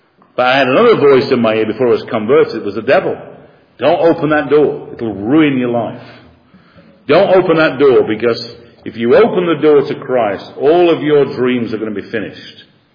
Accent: United Kingdom; You know, I'm a British man, and British people are supposed to be, you know, be conservative and have a bit of a stiffer upper lip.

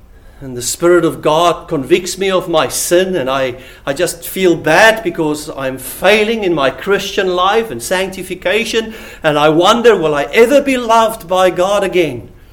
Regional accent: South Africa; may I be as direct as only a South African can be?

